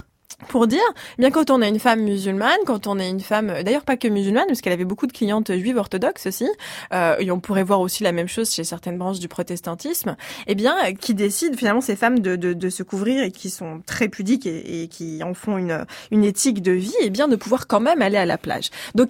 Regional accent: Provence-Alpes-Côte d'Azur, France; Moi, je suis originaire de la région de Nice.

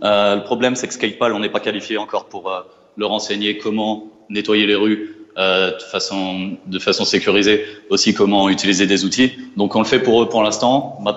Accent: New York, United States; now in France; Donc je viens de New York en France

